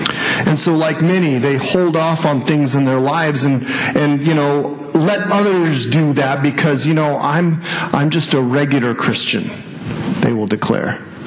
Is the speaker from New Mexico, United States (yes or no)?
yes; New Mexico, United States; I grew up in New Mexico. There is nobody really to root for in New Mexico.